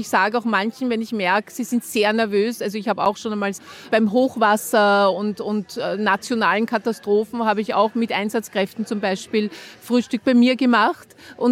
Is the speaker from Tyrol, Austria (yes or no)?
no; Vienna, Austria; Ich bin aus Wien.